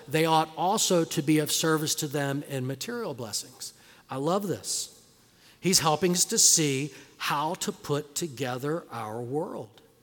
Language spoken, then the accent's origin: English; United States; I'm American. I owe nobody nothing.